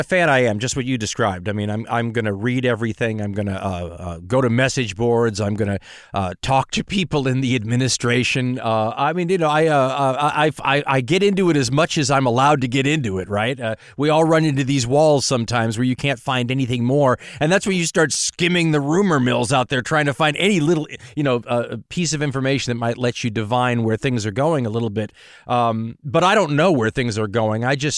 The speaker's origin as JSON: {"language": "English", "region": "California", "country": "United States", "said": "I'm from Southern California."}